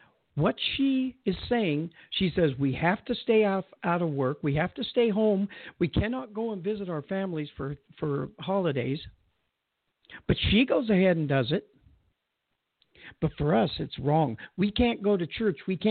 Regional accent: Indiana, United States; and I moved here from Indiana. Indiana was a conservative state.

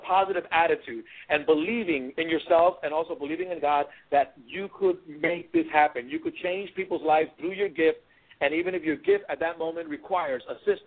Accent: United States; So, you know, of course, I told them I was from America.

